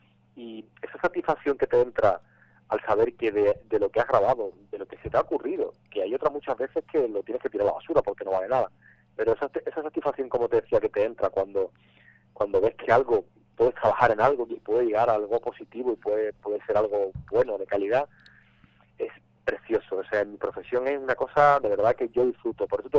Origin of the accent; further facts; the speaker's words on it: Andalusia, Spain; moved away as an adult; also born or lived in Barcelona; yo era una persona que prácticamente no había salido Andalucía, de mi tierra, ¿no? Y el hecho de irme a vivir a otra ciudad como Barcelona durante tanto tiempo